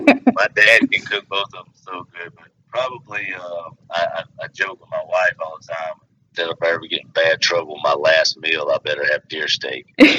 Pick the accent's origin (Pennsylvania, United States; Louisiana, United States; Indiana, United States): Louisiana, United States; Yeah, I grew up, I'm from North Louisiana.